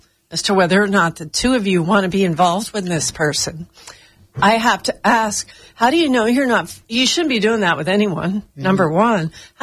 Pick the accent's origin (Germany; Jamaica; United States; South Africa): United States; Northeast; now in Sarasota, United States; growing up in the Northeast, and my kids had gone to Montgomery County schools in the D.C. area